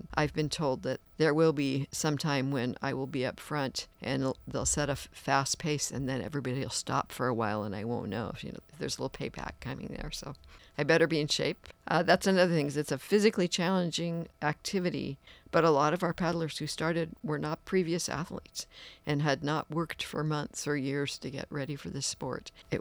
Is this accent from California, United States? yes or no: no; Washington, United States; now in Clatsop County, United States; I came from the Puget Sound area. We moved here about 20 years ago into Clatsop County, and I'd been around water all my life.